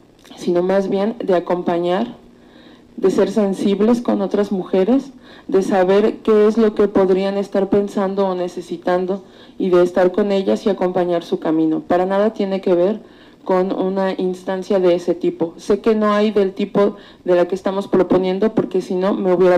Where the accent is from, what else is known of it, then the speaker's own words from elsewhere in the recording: Mexico; Al tratar de buscar la justicia en mi país, encontré revictimización